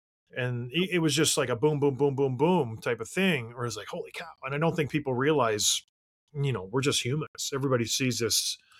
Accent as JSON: {"language": "English", "town": "St. Catharines", "region": "Ontario", "country": "Canada", "tie": "born or raised there", "said": "I grew up in St. Catharines, Ontario."}